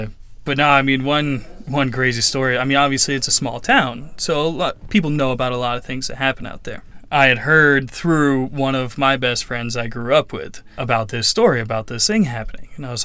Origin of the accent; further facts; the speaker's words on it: New Hampshire, United States; No, so I'm originally from New Hampshire.